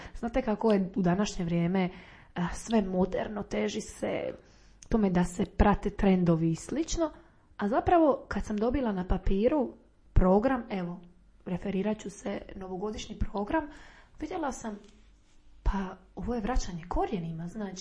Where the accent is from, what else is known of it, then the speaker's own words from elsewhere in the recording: Croatia; koji dolaze kod nas u Hrvatsku proslaviti tu novu godinu